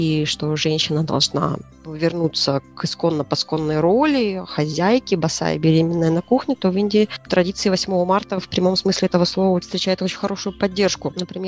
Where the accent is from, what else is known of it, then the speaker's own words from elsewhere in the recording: Yakutsk, Sakha Republic, Russia; born there; Да, я родилась в Якутске. Я училась в ЯГУ.